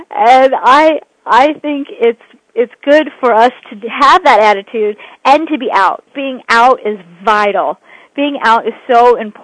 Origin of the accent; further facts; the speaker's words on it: California, United States; Since I grew up in California, and now I live on the East Coast